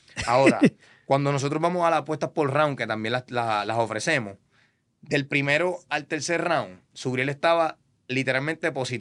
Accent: Cagua, Aragua, Venezuela; yo soy criollo de Cagua.

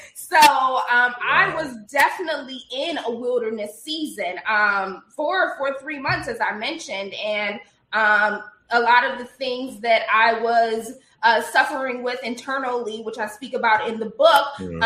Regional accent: Chicago, Illinois, United States; also born or lived in New York; now in Los Angeles, United States; I'm from Chicago. I've lived in New York. You know, I live in L.A. where everybody loves everybody.

